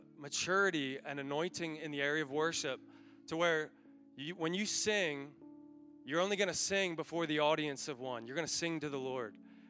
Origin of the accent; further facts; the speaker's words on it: York, Pennsylvania, United States; I've been born and raised in York, PA.